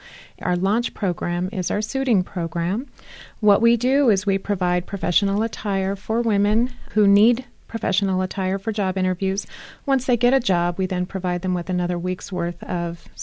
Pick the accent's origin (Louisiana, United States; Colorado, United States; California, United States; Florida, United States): Colorado, United States; Denver; Well, I'm from Denver, and I was very much aware of Dress for Success in Denver